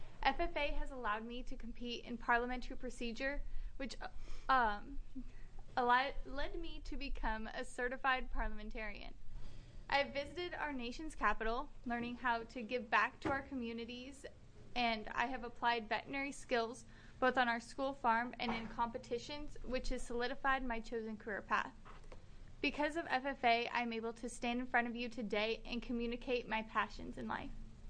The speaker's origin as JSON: {"language": "English", "town": "Milwaukie", "region": "Oregon", "country": "United States", "said": "I'm from Milwaukee, Oregon."}